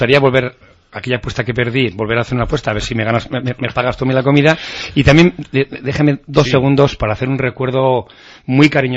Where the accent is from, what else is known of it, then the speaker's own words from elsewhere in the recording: Navarre, Spain; si algo somos los navarros, somos solidarios con el resto de españoles.